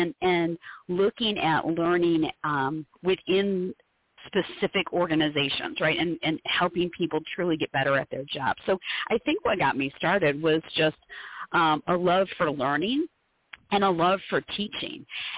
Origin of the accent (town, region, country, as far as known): Michigan, United States; born or raised there